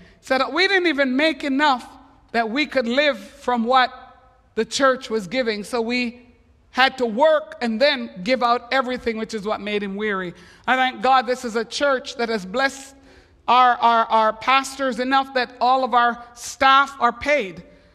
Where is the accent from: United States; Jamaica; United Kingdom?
Jamaica; Please don't slap me. I am Jamaican. It's reflex.